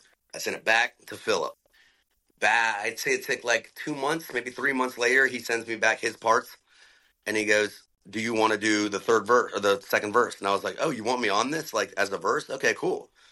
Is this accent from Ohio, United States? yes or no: yes; Cincinnati, Ohio, United States; We're both from Cincinnati. This could be cool.